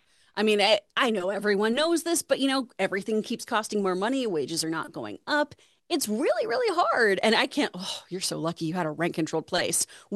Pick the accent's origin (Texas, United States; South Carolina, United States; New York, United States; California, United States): Texas, United States; The Woodlands; accent: East Texas; I'm from Texas, so we hit that. I'm East Texas too, so I tend to talk more up in like my nose and head.